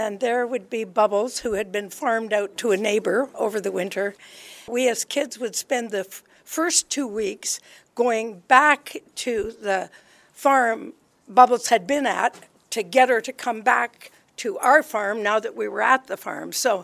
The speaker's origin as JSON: {"language": "English", "town": "North Battleford", "region": "Saskatchewan", "country": "Canada", "tie": "born or raised there", "also_born_or_lived": "Regina", "said": "I grew up in Saskatchewan, North Battleford, Regina."}